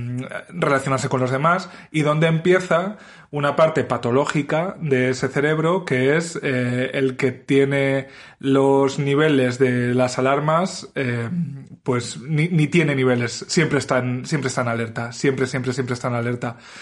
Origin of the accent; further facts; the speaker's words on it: Spain; quiénes somos los españoles